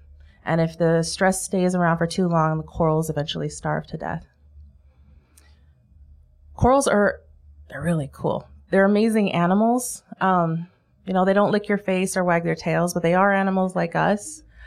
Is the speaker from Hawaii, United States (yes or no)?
yes; Hawaii, United States; Growing up in Hawaii, the ocean was my background and it was my sanctuary.